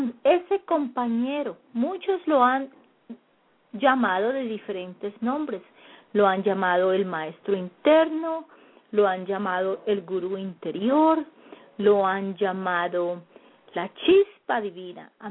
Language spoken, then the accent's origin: Spanish; Colombia; moved away; Cuando yo salí de Colombia, yo tenía mi familia. Mi familia es bien grande en Colombia, muchísimos primos y mi abuelita y mis tíos. Era una familia con los cuales yo crecí, muy grande.